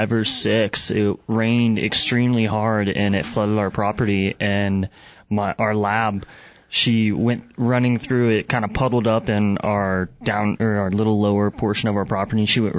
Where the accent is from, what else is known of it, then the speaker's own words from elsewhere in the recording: Chino Valley, Arizona, United States; Yeah, I was born and raised. I'm 18 years old, so I was born at Yavapai Medical, and then I've been in Chino ever since.